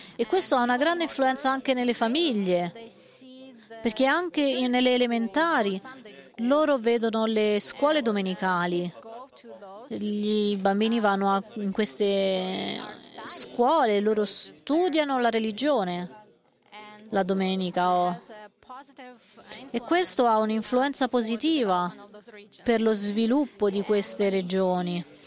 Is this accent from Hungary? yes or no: yes; Hungary; Io vengo dall'Ungheria, grazie mille per questa fantastica presentazione.